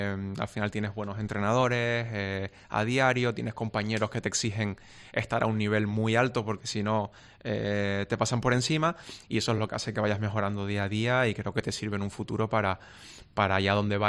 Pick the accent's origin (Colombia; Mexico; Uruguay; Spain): Spain; Tenerife, Canary Islands; al final el equipo de mi tierra es el Tenerife